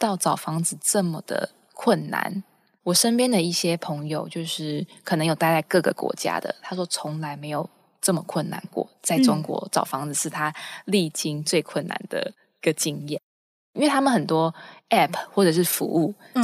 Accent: Taiwan; 我不知道是不是因为口气是我们台湾人讲的太温柔还是怎么样

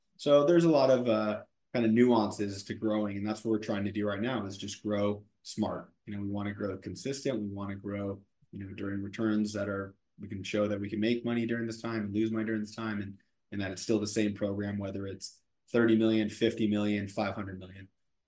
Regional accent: San Francisco, California, United States; I'm from San Francisco, she's from LA, we both went to school in LA, we thought we were going to move back to LA.

